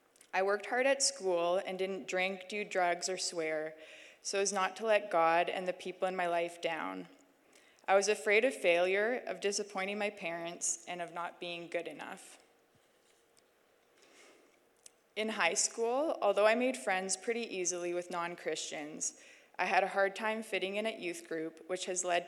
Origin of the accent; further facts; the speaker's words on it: Prince George, British Columbia, Canada; I was born and raised in Prince George in a loving Christian home with two older brothers.